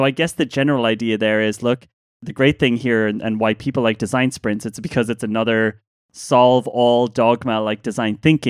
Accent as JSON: {"language": "English", "country": "Ireland", "said": "I'm going to read it in what is probably not her accent because I'm Irish."}